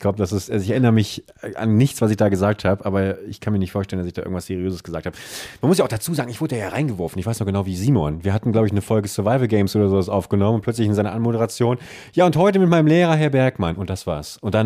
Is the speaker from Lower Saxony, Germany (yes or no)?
yes; Buchholz, Lower Saxony, Germany; bin ich nochmal in meine alte Heimatstadt Buchholz gefahren